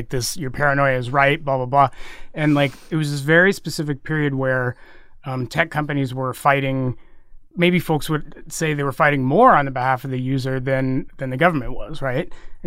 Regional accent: Texas, United States; now in San Francisco, United States; Like, my folks, I grew up in Texas, so, mm-hmm. like, my folks live there.

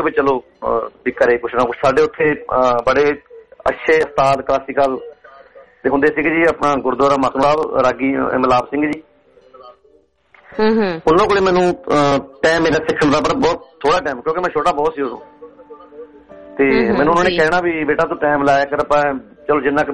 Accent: Mahi Nangal, Punjab, India; born there; ਮੇਰੇ ਪਿੰਡ ਦਾ ਨਾਂ ਮਹੀ ਨੰਗਲ ਮੇਰਾ ਤਾਂ ਜੁੜਿਆ ਜੀ, ਮੇਰਾ ਉਸ ਪਿੰਡ ਚ ਮੈਂ ਜਨਮ ਲਿਆ

